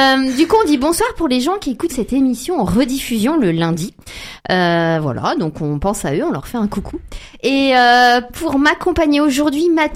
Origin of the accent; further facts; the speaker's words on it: Le Mans, Pays de la Loire, France; Merci, je reçois 10 000 euros à chaque fois qu'on parle du Mans, vu que c'est ma ville natale.